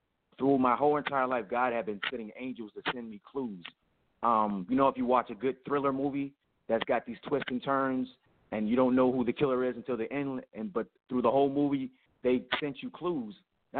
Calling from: Tampa, Florida, United States; Well, right now, currently I'm in Tampa, Florida, visiting a best friend of mine just for the weekend, and I go back to Miami later on tonight.

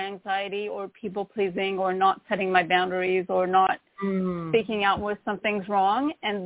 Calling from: France; English is a second language; I'm calling from France.

